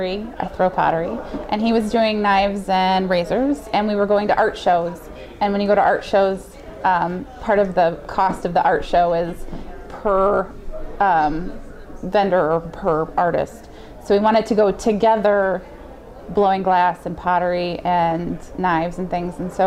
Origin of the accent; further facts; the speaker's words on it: Alanson, Michigan, United States; We're from Northern Michigan, so we're almost up to the bridge, way in Alanson.